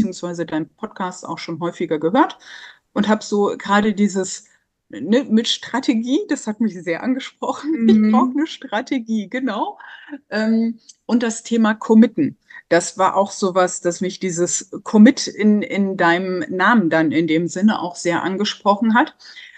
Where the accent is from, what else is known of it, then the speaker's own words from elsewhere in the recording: Lower Saxony, Germany; ich komme aus dem Osnabrücker Land